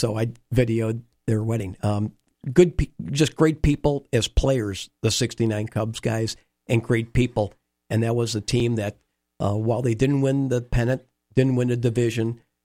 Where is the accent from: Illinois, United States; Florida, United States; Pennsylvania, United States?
Illinois, United States; Chicago; another thing that a lot of us growing up in Chicago